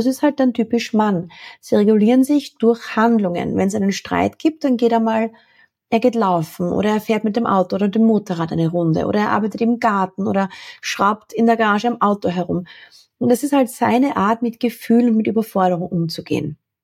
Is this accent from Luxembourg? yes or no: no; Austria; Ich bin in den 80ern aufgewachsen in Österreich.